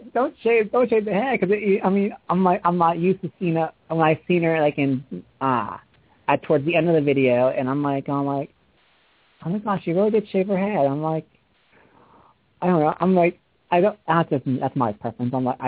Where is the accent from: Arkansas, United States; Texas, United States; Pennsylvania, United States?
Pennsylvania, United States; but we're from from the same state. We're from Pennsylvania.